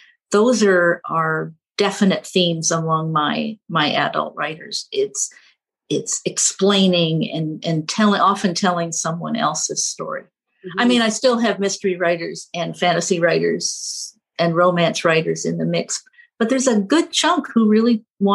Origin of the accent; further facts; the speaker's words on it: Kitchener, Ontario, Canada; it takes place in present day in my hometown, Kitchener